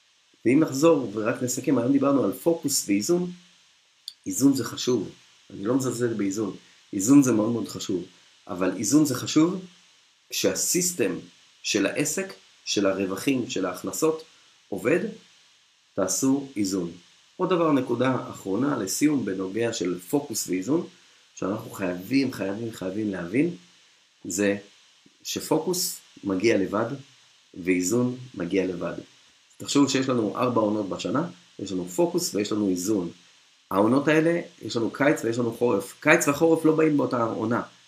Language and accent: Hebrew; Netanya, Central District, Israel; אני גדלתי בנתניה, ותמיד בכיכר העיר היה כרכרות של סוסים